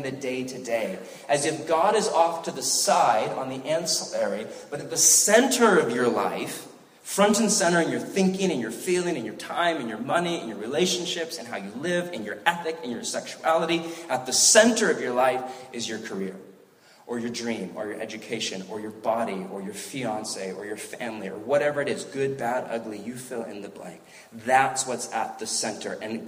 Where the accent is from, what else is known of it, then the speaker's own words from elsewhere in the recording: United States; I'm an American, the pursuit of happiness.